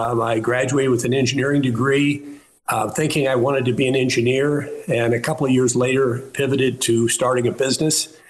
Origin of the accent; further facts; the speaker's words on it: Nebraska, United States; In my case, I came from rural Nebraska